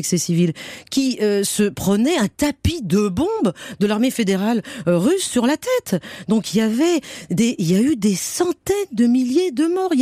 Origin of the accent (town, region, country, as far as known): France